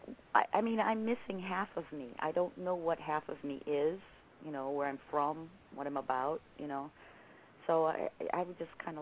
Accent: California, United States; born there; I was born in George Air Force Base in California.

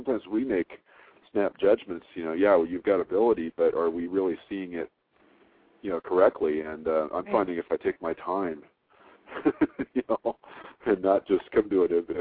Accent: El Paso, Texas, United States; I was born in El Paso, Texas, and on in Fort Bliss, Army base there.

